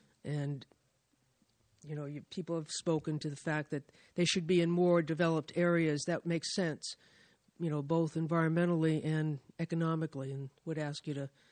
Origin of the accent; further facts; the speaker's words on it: Cape Cod, Massachusetts, United States; I'm just going to end this by saying I'm from Cape Cod